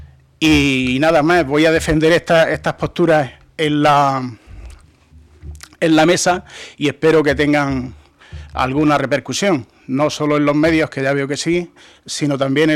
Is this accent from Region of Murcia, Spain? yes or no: yes; Region of Murcia, Spain; Creo que los responsables somos la gente de Murcia, que no hemos sabido estar a la altura del turismo